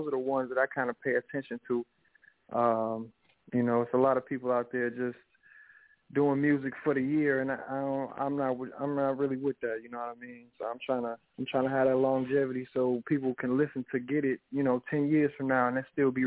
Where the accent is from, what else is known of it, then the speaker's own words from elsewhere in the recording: Chicago, Illinois, United States; now in Atlanta, United States; Well, I'm originally from Chicago. I reside in Atlanta right now. I just moved here probably about, I want to say maybe like 3-4 months ago.